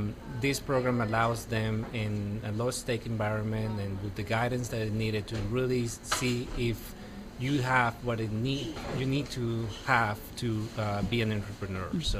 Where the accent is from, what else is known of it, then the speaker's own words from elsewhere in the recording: Costa Rica; English is a second language; moved away as an adult; now in Rock Hill, United States; I'm originally from Costa Rica, so if you hear an accent, that's where it's coming from. But I came to Winthrop University. That's what brought me to Rock Hill 13 years ago.